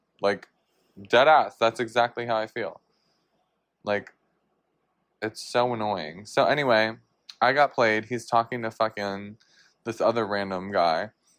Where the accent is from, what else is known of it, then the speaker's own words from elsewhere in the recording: New York, United States; I'm from New York, so it's kind of a long haul.